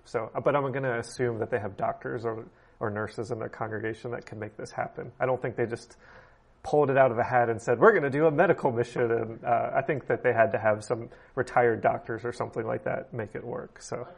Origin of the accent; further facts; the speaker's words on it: United States; I heard similar growing up in the United States.